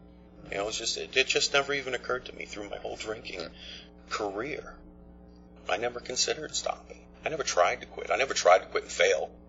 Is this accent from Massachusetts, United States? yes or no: yes; Sharon, Massachusetts, United States; I grew up in Sharon, Massachusetts, 30 miles south of Boston. I grew up one of the education capitals of the world.